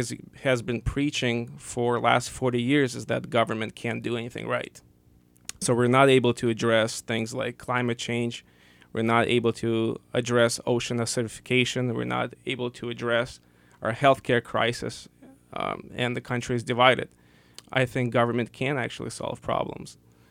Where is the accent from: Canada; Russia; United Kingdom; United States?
Russia; Russian Far East; It's on the Russian Far East, kind of, where if Sarah Palin's looking from Alaska, she sees kind of my hometown. But it's around Japan and kind of North Korea.